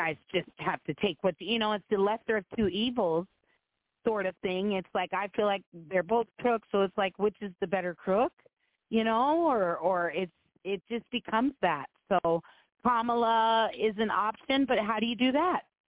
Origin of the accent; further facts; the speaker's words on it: California, United States; born there; She's from the area where I was born in California.